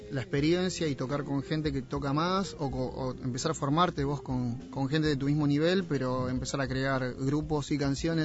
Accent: Villa Lugano, Buenos Aires, Argentina; born there; yo nací en Lugano, y, viste, Lugano es como un barrio de tiras.

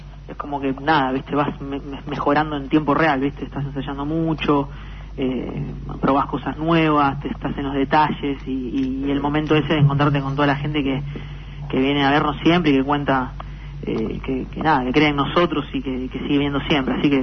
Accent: Buenos Aires, Argentina; porque nosotros somos de Capital Federal y venimos haciendo giras durante todo el mes.

